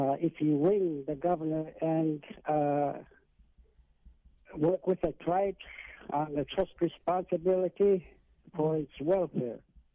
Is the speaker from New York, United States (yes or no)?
no; Napaskiak, Alaska, United States; Hi, I'm from Napaskek.